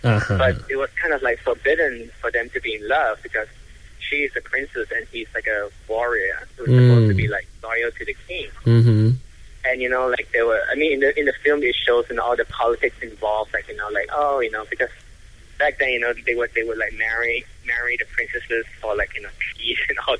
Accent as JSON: {"language": "English", "country": "Malaysia", "tie": "born or raised there", "said": "when we were growing up in Malaysia, we were made to learn Malay"}